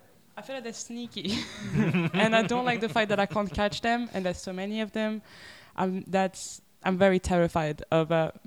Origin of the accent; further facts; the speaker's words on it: Paris, Île-de-France, France; now in Birmingham, United Kingdom; I am originally from Paris, France, and I moved to Birmingham willingly.